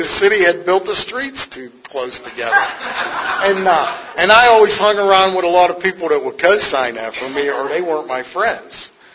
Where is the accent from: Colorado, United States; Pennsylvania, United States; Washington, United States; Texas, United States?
Pennsylvania, United States; Pittsburgh; now in San Diego, United States; And I grew up in Pittsburgh, and I fished in the river for carp.